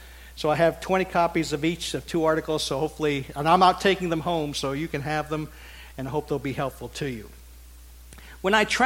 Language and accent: English; Pennsylvania, United States; I'm from Pennsylvania as well, so I remember the Sarford family for a long time ago.